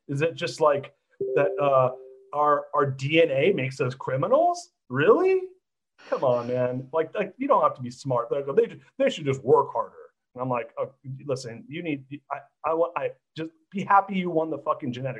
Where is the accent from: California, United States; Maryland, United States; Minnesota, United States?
California, United States; also born or lived in San Francisco; And I grew up in Orange County.